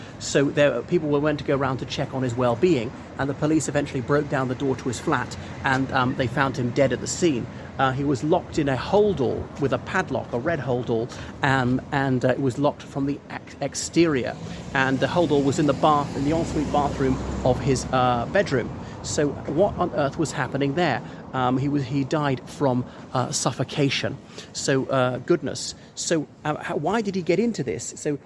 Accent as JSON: {"language": "English", "country": "Ireland", "said": "respected viewers. … from Ireland, and here I am at 36 Alderley Street, Pimlico, London."}